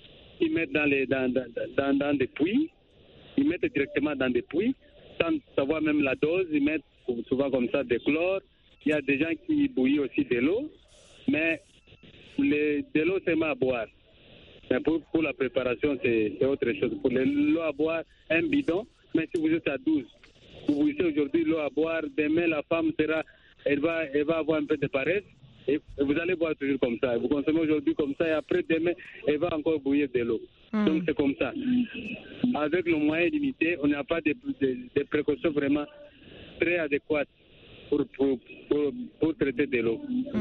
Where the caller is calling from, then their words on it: Lubumbashi, Haut-Katanga, DR Congo; Donc, chez nous, à Lubumbashi, comme dans les quartiers annexes, hein, les anciennes communes ont des robinets de l'État depuis l'époque belge.